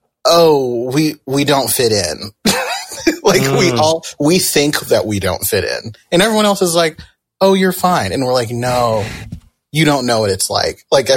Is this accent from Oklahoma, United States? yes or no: yes; Mustang, Oklahoma, United States; also born or lived in England / Germany / Greenland; Yeah, I was born in England and moved to Germany and moved to Greenland, and then I moved to the States and bounced around the States for a while, and eventually ended up in Mustang.